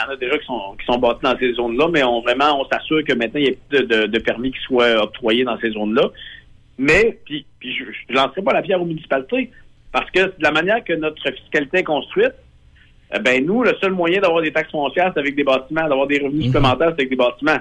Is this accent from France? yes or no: no; Sainte-Flavie, Quebec, Canada; born there; je suis né à Sainte-Flavie, mais dans le deuxième rang.